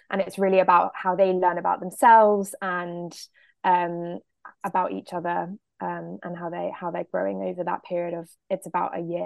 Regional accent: Oxford, South East England, United Kingdom; So I grew up in Oxford, in a family. Both my parents are academics, and my sister's also an academic. So it's kind of grew up like within the university town and really within the colleges

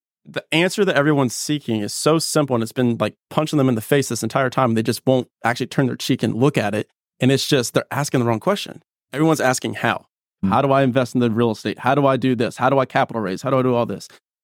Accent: Chattanooga, Tennessee, United States; also born or lived in Atlanta; I'm from Chattanooga, Tennessee, lived in Atlanta, Georgia.

